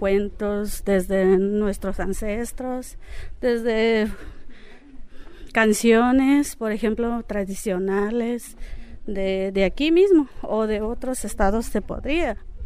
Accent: San Andrés Guamiata, Mexico; Soy de aquí, de San Andrés, Guamiata.

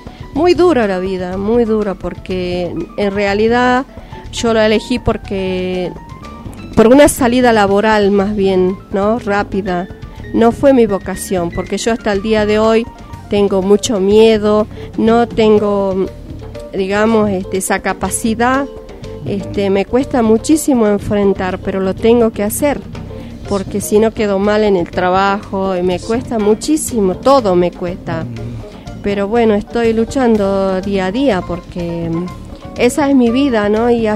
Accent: Cachi, Salta, Argentina; moved away as an adult; Estudié hasta los 20 años en el colegio secundario de Cachi, y bueno, en ese entonces era difícil porque, imagínate, Finca San Miguel, yo tenía que venir en bicicleta al pueblo, al colegio

